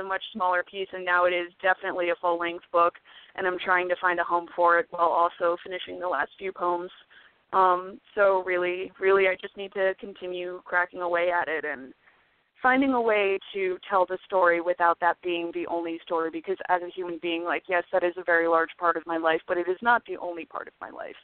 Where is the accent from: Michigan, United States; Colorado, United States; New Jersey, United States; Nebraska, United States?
New Jersey, United States; Well, I mean, I grew up in New Jersey. I'm one of three.